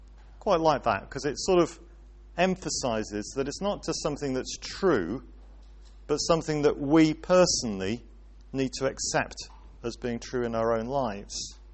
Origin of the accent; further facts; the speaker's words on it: Wales, United Kingdom; When I was growing up in Wales